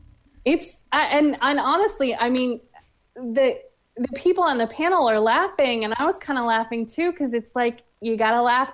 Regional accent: the South, United States; I'm from the South. It's like when you feel bad for somebody, but you want to be a little bit condescending, it just comes out.

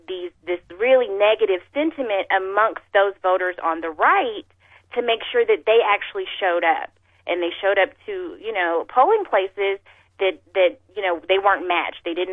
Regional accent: Texas, United States; I talk about this a lot kind of online in terms of being a Texan, and I can tell you how much my county has changed, you know, since I grew up here

